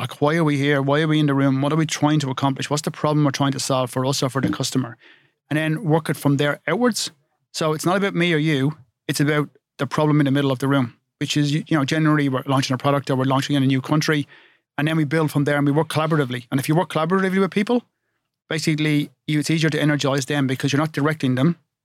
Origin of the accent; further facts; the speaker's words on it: Glen Ely, Leinster, Ireland; I'm from Wicklow. So I'm from a place called Glen Ely, County Wicklow.